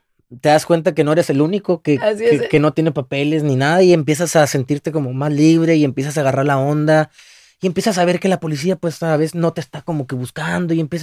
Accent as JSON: {"language": "Spanish", "town": "Hermosillo", "region": "Sonora", "country": "Mexico", "lives_now": "United States", "said": "yo soy de Hermosillo, Sonora. Son como 150 millas de la frontera, la gente que no conozca."}